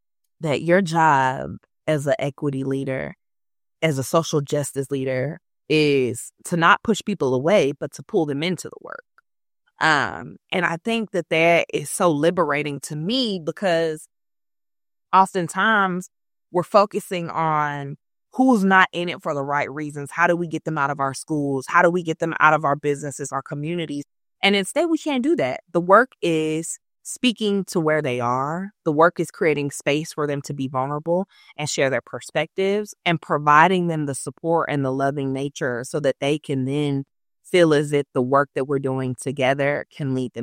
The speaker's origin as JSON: {"language": "English", "town": "San Francisco", "region": "California", "country": "United States", "tie": "born or raised there", "said": "a biracial Black and Japanese woman growing up in Hunters Point, queer, former foster youth."}